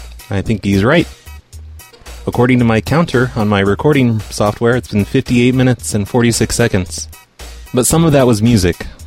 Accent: New Jersey, United States; But you understand, I'm from Jersey, and you know if someone gives us problems, we take care of it.

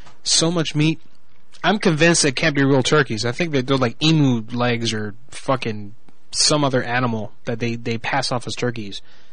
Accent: Orlando, Florida, United States; I live here in Orlando, so I know the tricks of the trade. You know, people like me, we grew up in Orlando.

